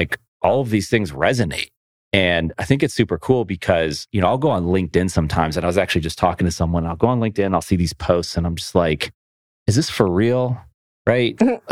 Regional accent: Buffalo, New York, United States; When I came down south, and I would say, I'm from Buffalo. And they say, oh, I have friends in New York City. And I'm like, Cleveland's closer.

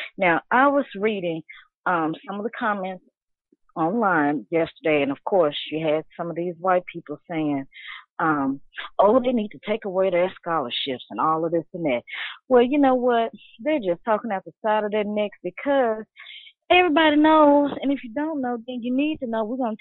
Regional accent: Memphis, Tennessee, United States; When I attended the University of Memphis back in my hometown, the University of Memphis

